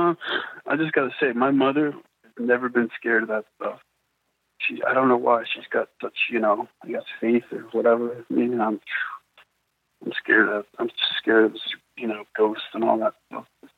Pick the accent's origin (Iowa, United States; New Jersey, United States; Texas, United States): New Jersey, United States; Like, you know, I'm from New Jersey, the Jersey Devil.